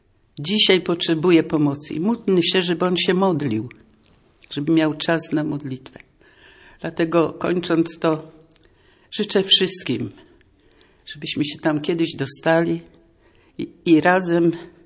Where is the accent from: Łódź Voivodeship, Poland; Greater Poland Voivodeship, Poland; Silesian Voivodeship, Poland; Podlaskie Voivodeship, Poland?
Greater Poland Voivodeship, Poland; Gniezno; No każdy już wie, że jestem